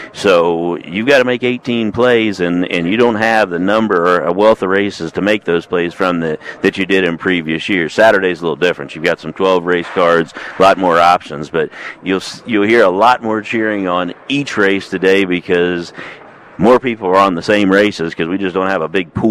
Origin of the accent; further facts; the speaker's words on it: Grove City, Ohio, United States; I'm a lifelong horse player, lifelong horse fan. I grew up in Grove City, Ohio, which is the home of Beulah Park, so I didn't have any family in the industry.